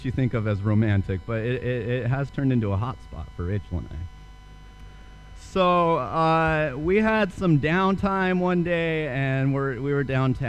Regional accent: Idaho, United States; I'm from Idaho. It's a beautiful state, lovely place to live, lovely place to visit.

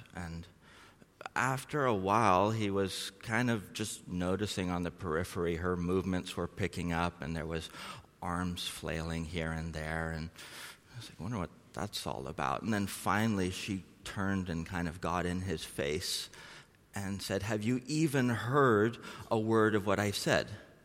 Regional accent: Norway; now in Thailand; Anyway, so I'm originally from Norway, but don't ask me a whole lot about Norway, please. Thailand, I'll be a bit more familiar with that.

